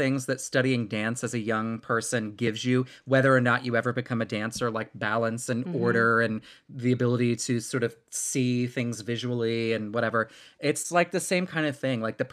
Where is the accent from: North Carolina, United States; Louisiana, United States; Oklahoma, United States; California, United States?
North Carolina, United States; I'm from North Carolina, but she pulled me to South Carolina to study with Carlos Agudelo at Ballet Spartanburg.